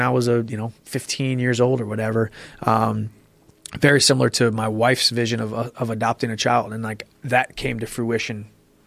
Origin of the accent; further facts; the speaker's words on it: Missouri, United States; also born or lived in San Diego; now in Nashville, United States; We're both from Missouri. So it's closer to, you know, home where we grew up. We were living in San Diego together and wanted to just move back closer to the Midwest.